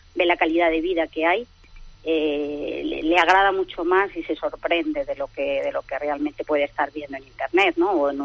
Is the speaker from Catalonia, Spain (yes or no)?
no; Navalmoral de la Mata, Extremadura, Spain; moved away as an adult; now in Madrid, Spain; Yo soy extremeña, soy de Navalmoral de la Mata, pero sí. Vivo en Madrid hace 40 años. O sea, vivo y trabajo en Madrid desde hace 40 años.